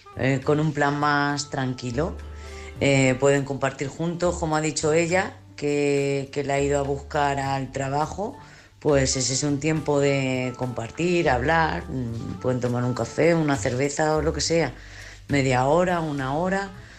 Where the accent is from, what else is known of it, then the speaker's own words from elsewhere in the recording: Lanzarote, Canary Islands, Spain; de Lanzarote